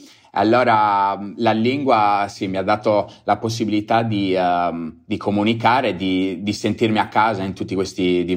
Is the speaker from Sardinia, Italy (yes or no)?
yes; Capitana, Sardinia, Italy; siamo cresciuti qua a Capitana, qua in Sardegna, da piccolini avevamo queste discese sotto casa